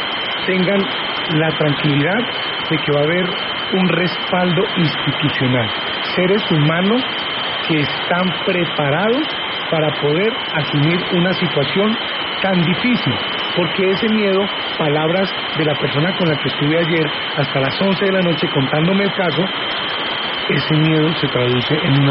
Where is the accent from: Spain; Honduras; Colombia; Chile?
Colombia; Huila; la asesinaron brutalmente en mi pueblo, Tarso Huila